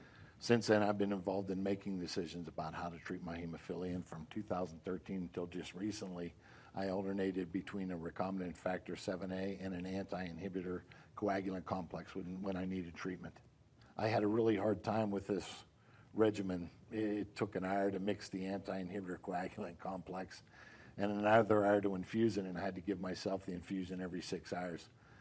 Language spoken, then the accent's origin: English; Pittsburgh, Pennsylvania, United States; I am 54 years old, and I grew up around the Pittsburgh area.